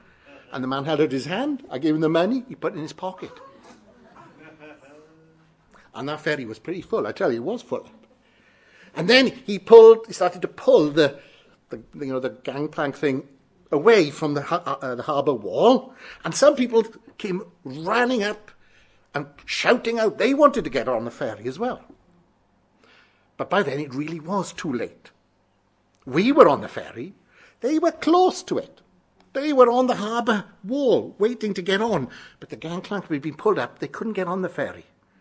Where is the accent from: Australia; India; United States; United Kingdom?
United Kingdom; So being British, we stopped.